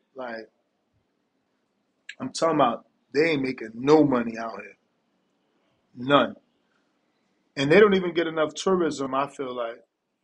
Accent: England, United Kingdom; Disappointed as an Englishman, but Tyson was beaten fairly again.

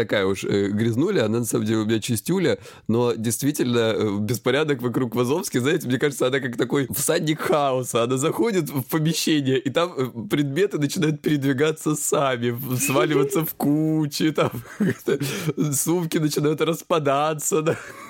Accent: Krasnodar Krai, Russia; мне 36, я психолог, я мужик, я лысый и я с Кубани.

